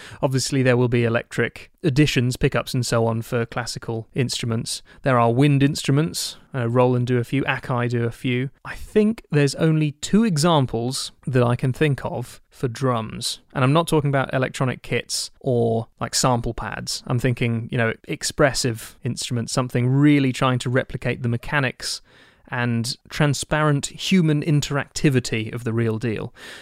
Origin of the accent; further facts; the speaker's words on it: England, United Kingdom; we're English